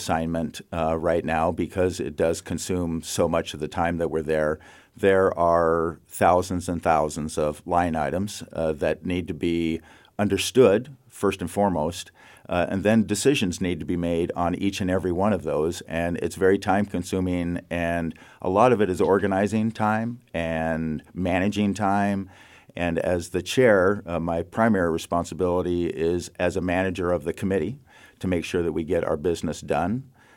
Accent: Spokane, Washington, United States; Born and raised in Spokane, product of the streets of and the culture of Spokane.

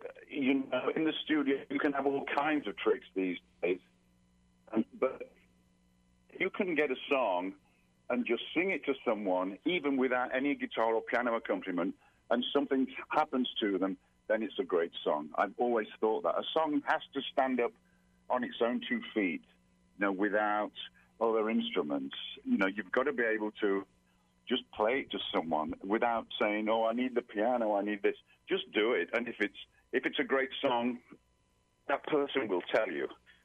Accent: England, United Kingdom; I was born in 1950, so from 50 to 60, I used to listen to the BBC radio growing up in England

